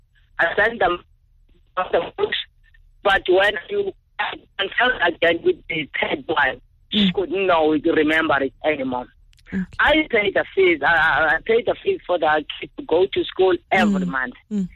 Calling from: Western Cape, South Africa; from Southern Cape.

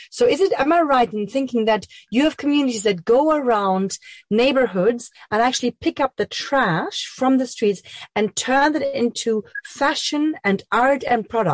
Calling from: Berlin, Germany; I'm calling from Berlin, Germany.

